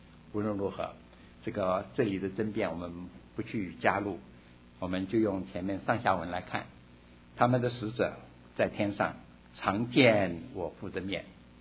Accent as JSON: {"language": "Chinese", "country": "China", "said": "有点像我们中国人讲的书童"}